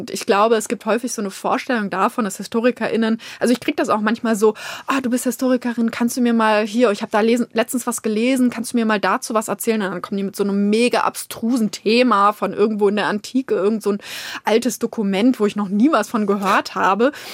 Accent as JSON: {"language": "German", "town": "Lüneburg", "region": "Lower Saxony", "country": "Germany", "tie": "born there", "said": "ich komme aus Lüneburg gebürtig"}